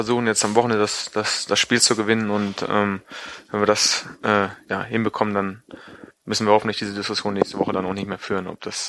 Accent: Lower Saxony, Germany; also born or lived in Hesse; also, ich bin in Hessen geboren, ich komme eigentlich aus Südniedersachsen, aus der Nähe von Göttingen. Bin nur in Hessen, weil das nächstgelegene Krankenhaus in Hessen war, in Hessen geboren. Also ich bin eigentlich Südniedersachse. Ah, aus dem Solling komme ich eigentlich.

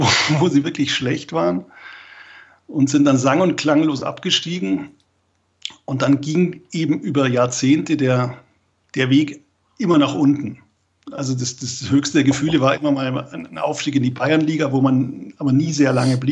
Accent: Southern Germany, Germany; Ich komme eigentlich ganz aus dem Süden der Republik.

